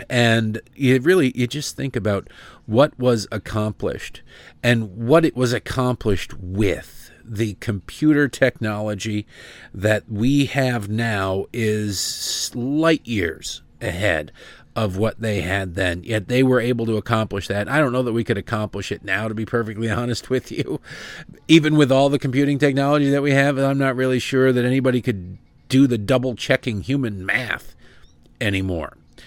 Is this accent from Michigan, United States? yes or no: yes; Detroit, Michigan, United States; Wednesday, July 31st in my hometown of Detroit. Yeah, way to go, Detroit.